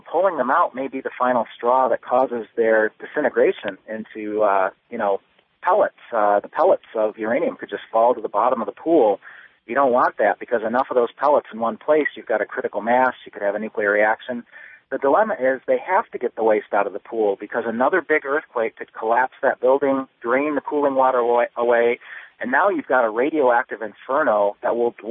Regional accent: Michigan, United States; I'm from West Michigan, and I used to carry a Radler regularly

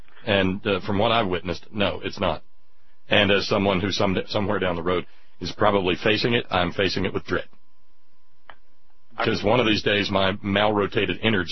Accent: Alabama, United States; we had a little nuclear reactor near where I grew up in Alabama called Brown's Ferry.

